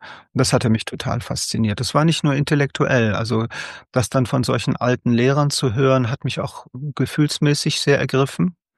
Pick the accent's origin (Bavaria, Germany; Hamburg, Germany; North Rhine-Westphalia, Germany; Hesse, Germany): North Rhine-Westphalia, Germany; Cologne; now in Eifel, Germany; Und dann 1981, da bin ich wieder zurück nach Köln, was eigentlich meine Heimatstadt ist.